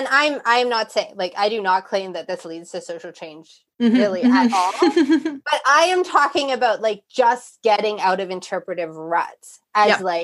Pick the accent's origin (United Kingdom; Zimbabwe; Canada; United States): Canada; oh, this isn't just about me reading as a Canadian in a Canadian context about someone who's had an experience of being Canadian different than mine.